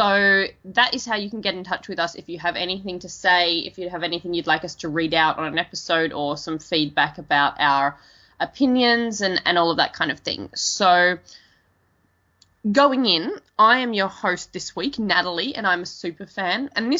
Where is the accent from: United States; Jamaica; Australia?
Australia; aside from me being Australian and her being Welsh.